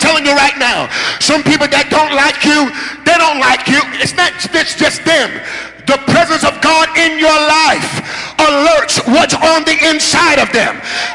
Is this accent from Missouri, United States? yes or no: no; New York, United States; I'm from New York, so I don't know if you can put the picture together.